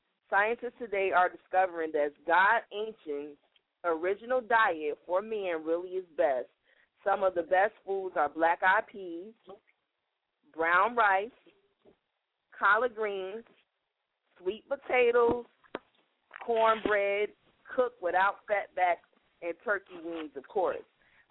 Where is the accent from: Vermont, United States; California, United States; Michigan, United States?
Michigan, United States; Detroit; I remember one time my mom, I'm originally from Detroit.